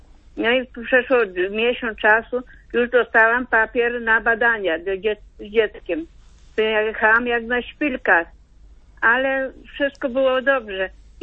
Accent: Subcarpathian Voivodeship, Poland; jestem z Podkarpacia, z decyzji tarnowskiej.

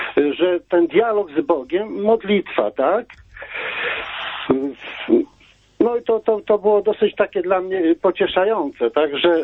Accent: Skierniewice, Łódź Voivodeship, Poland; Ja jestem z okolic Kierniewic.

